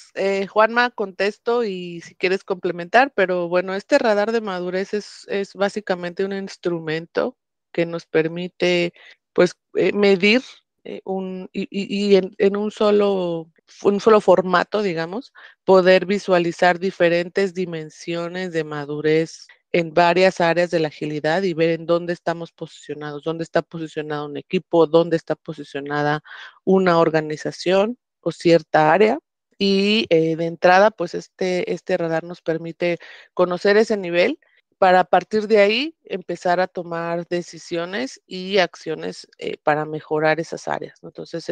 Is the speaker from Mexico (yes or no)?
yes; Oaxaca, Mexico; soy de México, del sur de México, se llama Oaxaca, el estado. Vivo en el norte con mi esposo